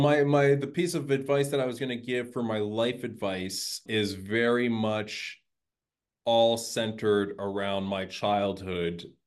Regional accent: Ontario, Canada; also born or lived in Montreal, Canada; I am from just outside of Toronto, Canada. I was born in Montreal, which is about a 6-hour drive from Toronto, if you're not familiar with Canada and the region there. But obviously, Montreal is a more French speaking. I grew up, that was my first language, is French.

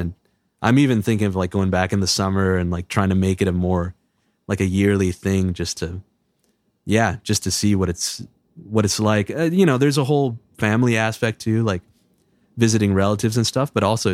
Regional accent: Canada; Yeah, exactly. Yeah. So it's like, I'm definitely as Canadian as someone could be, I guess, you know, it's like, yeah.

